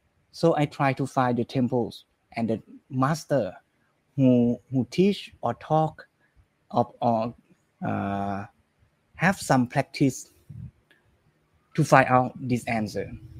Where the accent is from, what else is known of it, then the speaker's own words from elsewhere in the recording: Bangkok, Thailand; I was born in Bangkok and spend my whole life in Bangkok